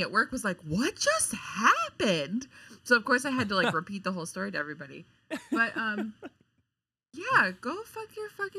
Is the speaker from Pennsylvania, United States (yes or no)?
yes; Pittsburgh, Pennsylvania, United States; so I was at work and I got I'm from Pittsburgh and I got a phone call from an unknown Pittsburgh number.